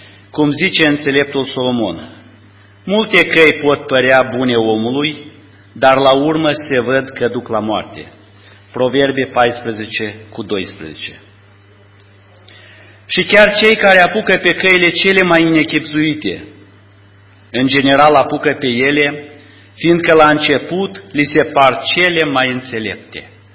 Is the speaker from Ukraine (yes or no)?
no; Ialoveni, Ialoveni District, Moldova; sunt din Republica Moldova, din Ialoveni, adică suburbia Chișinău.